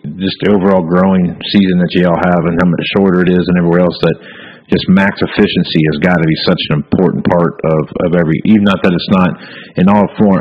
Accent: Wichita, Kansas, United States; We had a CHL team back in Wichita where I'm from the Wichita Thunder, and they did that.

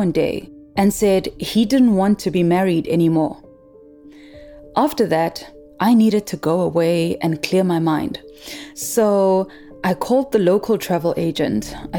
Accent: Soweto, Gauteng, South Africa; I grew up in Soweto, a community in the city of Johannesburg, which is the capital of South Africa. The closest beach was 6 hours from my town.

